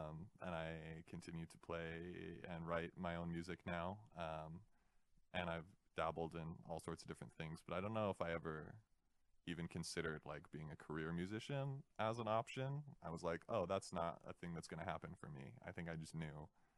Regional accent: Spanish Fork, Utah, United States; Yeah, it all makes sense now, you know, growing up in Spanish Fork and... I'm just returning to my true, authentic self.

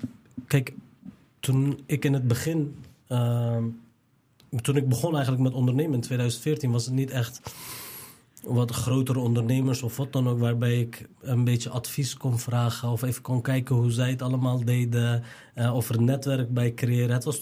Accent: Rotterdam, South Holland, Netherlands; Ik kom uit Rotterdam-Zuid, achterstandswijk.

